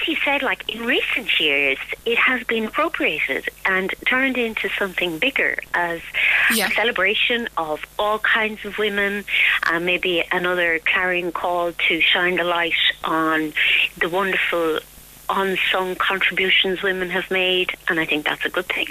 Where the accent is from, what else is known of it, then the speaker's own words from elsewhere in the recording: Munster, Ireland; I think it was celebrated particularly in Kerry and Cork, and I'm from Kerry